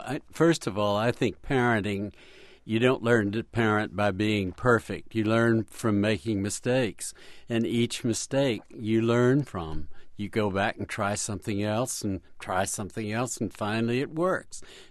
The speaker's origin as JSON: {"language": "English", "town": "Boston", "region": "Massachusetts", "country": "United States", "said": "We went to New York every week afterward. We come from Boston."}